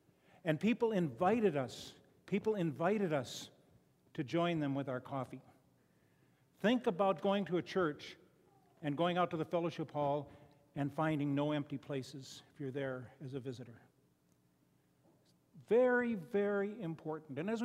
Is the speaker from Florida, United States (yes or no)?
no; Chicago, Illinois, United States; I come from Chicago, and we share a resident, because Chicago is the home of Al Capone